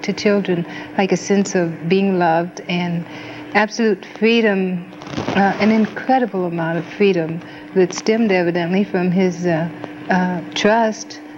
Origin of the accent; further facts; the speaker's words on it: Toledo, Ohio, United States; I grew up in Toledo